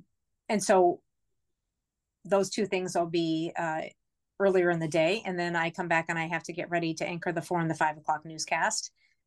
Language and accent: English; Youngstown, Ohio, United States; And growing up in Youngstown, you're either a Browns fan or a Steelers fan. And so I just grew up in a heavily football community.